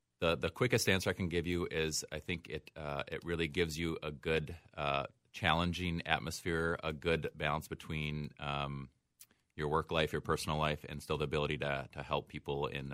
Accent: Osseo, Wisconsin, United States; Yeah, so I grew up in a small town in western Wisconsin, just south of Eau Claire, called Osseo. Very small town, but 94 goes right through it.

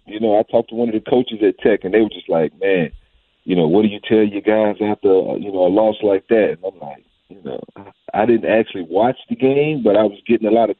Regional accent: Virginia, United States; I'm from Virginia

